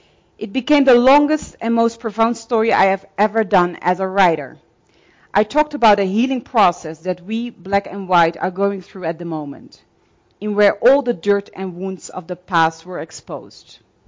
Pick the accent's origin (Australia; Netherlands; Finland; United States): Netherlands; born there; English is a second language; because I was born in Holland, but also because my family has been a part of the Dutch kingdom for centuries, ever since the African, European, and Asian ancestors